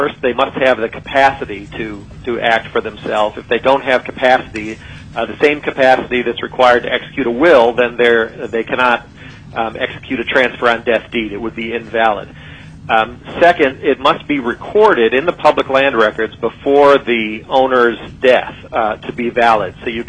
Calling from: Chicago, Illinois, United States; I'm calling you from Chicago

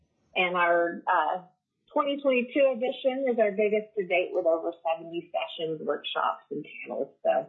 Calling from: Homer, Alaska, United States; I'm calling in from Homer.

